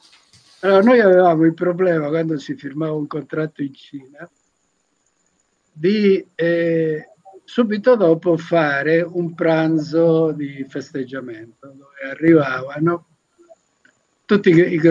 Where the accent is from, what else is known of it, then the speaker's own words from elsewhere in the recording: Argentina; first language Spanish; Italian is a second language; moved away; Io sono cresciuto in Argentina